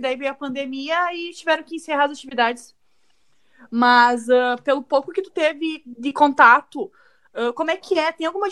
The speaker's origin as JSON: {"language": "Portuguese", "town": "Santo Cristo", "region": "Rio Grande do Sul", "country": "Brazil", "said": "Santo Cristo."}